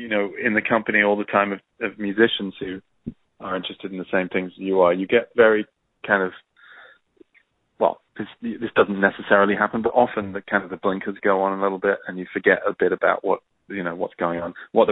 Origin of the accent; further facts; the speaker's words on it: England, United Kingdom; my background is I'm from England, I'm from the north. And so, you know, I'm used to the restrained vibe.